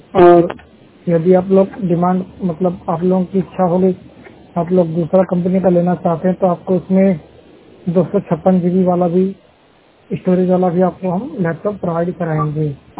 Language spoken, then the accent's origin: Hindi; Bihar, India; now in Delhi, India; बिहार से सिवान जिले का रहने वाला हूँ। अभी रिसेंटली फिलहाल दिल्ली में रहता हूँ।